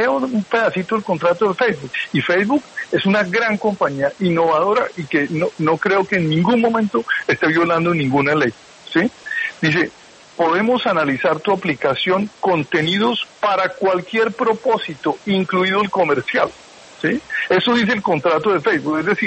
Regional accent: Boyacá, Colombia; now in Washington, United States; yo crecí en Boyacá y pues yo estoy acostumbrado a eso

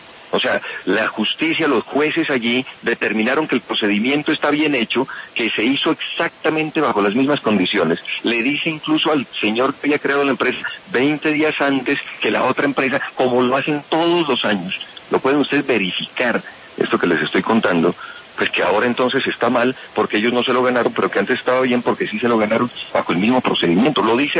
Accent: Nariño, Colombia; lo que pasó en el departamento de Nariño después de volver a mi tierra después de 20 años

